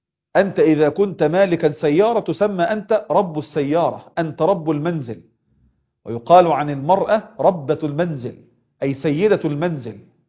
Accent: Egypt; يعني كما يقال عندنا بلغتنا كمصريين: علمي علمك، الله أعلم.

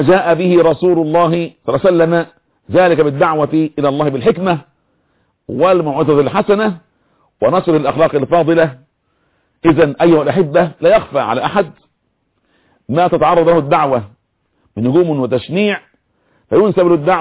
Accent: Egypt; اللهم احفظ بلادنا مصر آمنة مطمئنة

